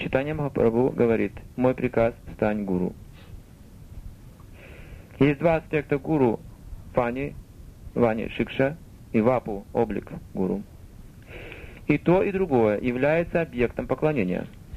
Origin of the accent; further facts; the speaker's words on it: Russia; moved away; мы приехали из России, вообще ничего не видели.